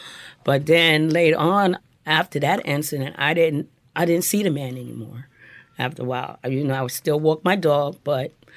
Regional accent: Jersey City, New Jersey, United States; also born or lived in North Carolina; now in New York, United States; I grew up in Jersey City and North Carolina, and then I moved to New York in 79, and I started working.

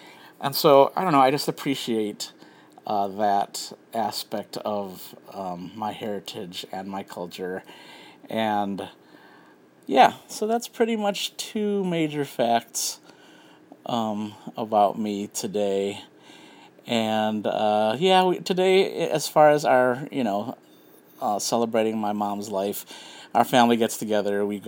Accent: United States; born there; I am Filipino-American, and I'm first generation born here in the United States. Both of my parents came from the Philippines in the 60s

